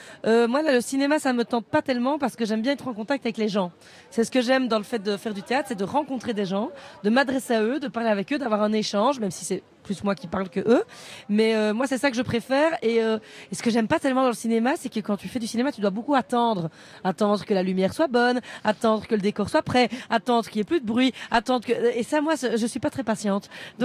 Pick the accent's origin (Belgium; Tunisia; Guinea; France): Belgium; Liège, Wallonia; c'est quand j'ai joué chez moi à Liège en Belgique dans une salle de 1500 personnes